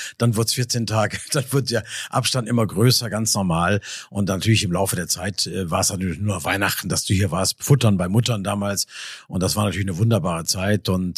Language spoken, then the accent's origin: German; Nordhorn, Lower Saxony, Germany; born there; aber ist halt mein Geburtsort. Insofern habe ich natürlich nur positive Gefühle für Nordhorn.